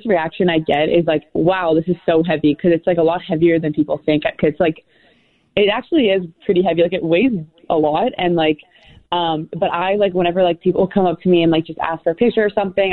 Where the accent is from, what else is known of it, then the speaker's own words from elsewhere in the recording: Vancouver, British Columbia, Canada; because I'm from Vancouver